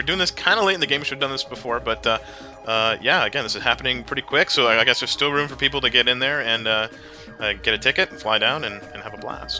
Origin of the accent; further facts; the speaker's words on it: Canada; this is just my suggestion as a Canadian